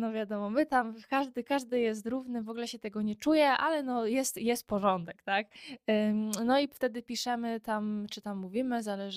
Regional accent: Katowice, Silesian Voivodeship, Poland; now in Starachowice, Poland; Ja ze Starachowic nie pochodzę, a z Katowic

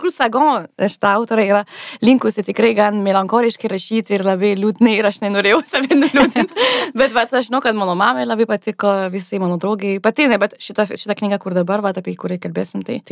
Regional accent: Blois, Centre-Val de Loire, France; Ir prieš tai užaugau Blua mieste, tai yra poras valandų iš Paryžiaus. Iš tikrųjų, sakyčiau, va, tarp Paryžiaus ir Limožo, tai yra va, per vidurį.

